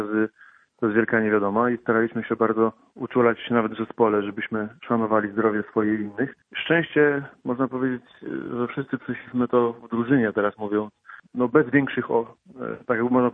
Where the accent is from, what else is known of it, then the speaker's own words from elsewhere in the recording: Gdańsk, Pomeranian Voivodeship, Poland; also born or lived in Gdynia; że to był w sumie przypadek, że się urodziłem w Gdyni, no bo całe życie mieszkałem i mieszkam w Gdańsku